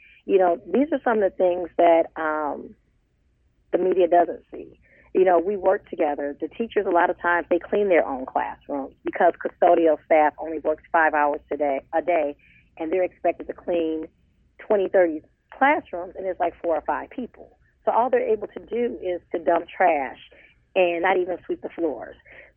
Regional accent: Detroit, Michigan, United States; Well, I grew up in Detroit, and I decided after I graduated from college that I wanted to come back to the city where I grew up at and also where I lived.

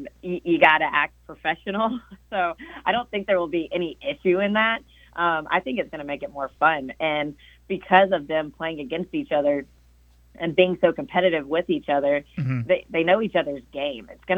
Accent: Nashville, Tennessee, United States; also born or lived in Orlando, United States; Since I grew up in Nashville, I think that I really do blame that because I grew up in Nashville.

